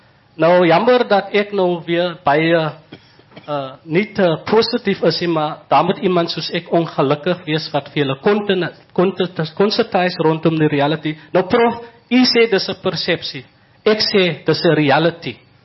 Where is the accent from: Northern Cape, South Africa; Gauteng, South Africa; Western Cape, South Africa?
Western Cape, South Africa; Stellenbosch; Ek is hier van Stellenbosch.